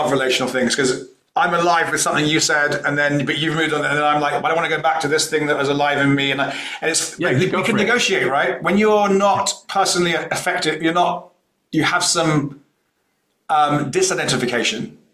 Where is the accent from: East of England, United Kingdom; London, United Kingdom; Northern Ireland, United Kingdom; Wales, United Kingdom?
London, United Kingdom; Hampstead; I grew up in Hampstead in London, which is the slightly posh, snobby, upper middle class Jew version of me, right?